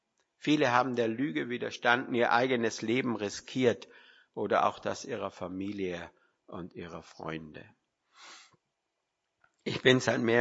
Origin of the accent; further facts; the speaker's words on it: Austria; Bin ja Österreicher